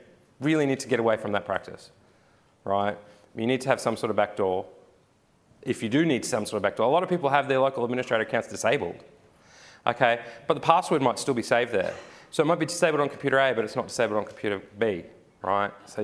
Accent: Brisbane, Queensland, Australia; I know I'm from Brisbane, so it set it to an Australian time.

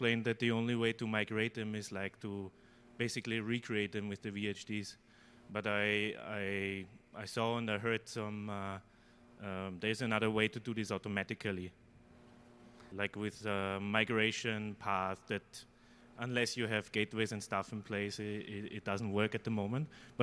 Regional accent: Austria; I'm from Austria, and we greatly use the Azure platform

